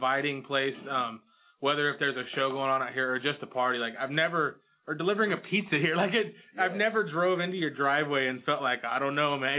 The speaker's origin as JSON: {"language": "English", "region": "Kansas", "country": "United States", "said": "because I'm from the sticks, too. I'm from Southwest Kansas"}